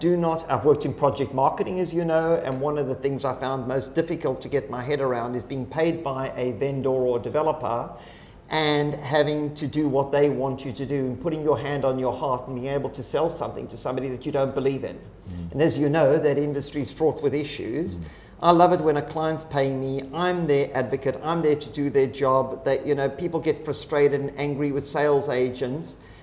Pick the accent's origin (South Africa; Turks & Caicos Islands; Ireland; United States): South Africa; moved away as an adult; now in Sydney, Australia; Got my real estate age license at 19 years old when I grew up in South Africa, and then went to work in the UK in the last 24 years in Sydney.